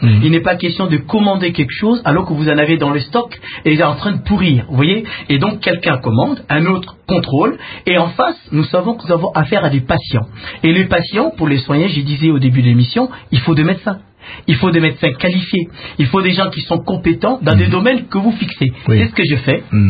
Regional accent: DR Congo; chez nous au Congo.

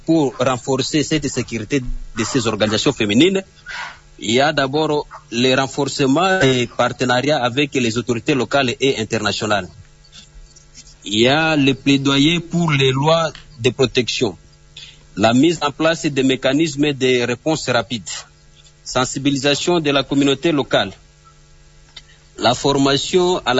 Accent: DR Congo; Chez nous en RDC

